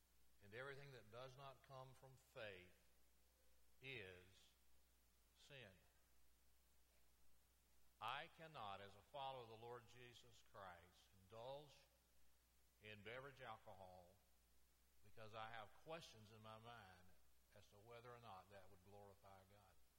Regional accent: Florella, Alabama, United States; When I was a boy growing up in Florella, Alabama, you were white, you wanted to buy a beer, you went to the pool hall downtown.

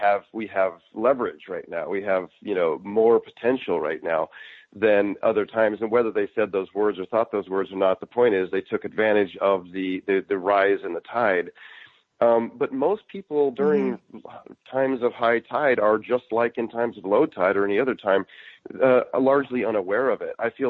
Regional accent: Boise, Idaho, United States; now in Austin, United States; And I was just living this very, very simple life in Austin, Texas, you know, far away from my hometown of Boise, Idaho.

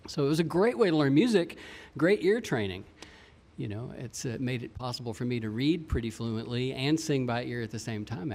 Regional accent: Kentucky, United States; the a cappella thing is growing up in Eastern Kentucky, going to small churches.

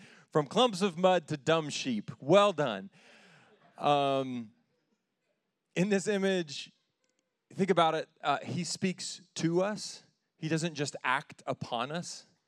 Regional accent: United States; born there; I'm an American. I was born here.

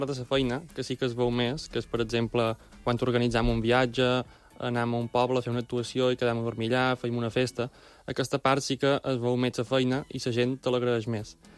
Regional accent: Balearic Islands, Spain; now in Majorca, Spain; Jo, que venc de fora, soc de Menorca, vaig arribar aquí i no coneixia pràcticament ningú

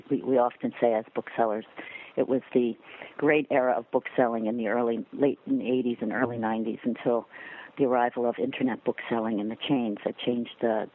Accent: Pennsylvania, United States; also born or lived in Berkeley; I grew up in Pennsylvania, but I consider Berkeley the place where I became a person, a full human. But I lived there for 30 years, and it shaped me.

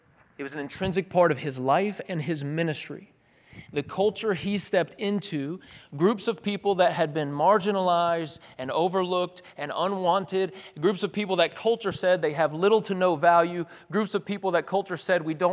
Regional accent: Tennessee, United States; See, I grew up in East Tennessee. I grew up in a small town, Confederate flags flying everywhere.

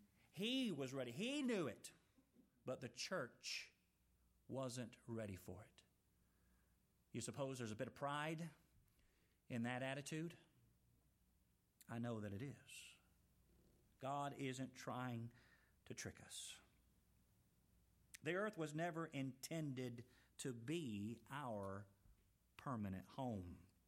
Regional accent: Texas, United States; also born or lived in Tennessee, United States; I was not born in Texas. I was born in Tennessee, but I got here as quick as I could. I was two when I moved here.

